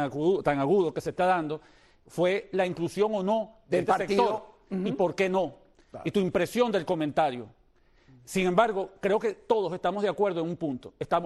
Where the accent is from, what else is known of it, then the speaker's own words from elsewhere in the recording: Venezuela; Como activistas venezolanos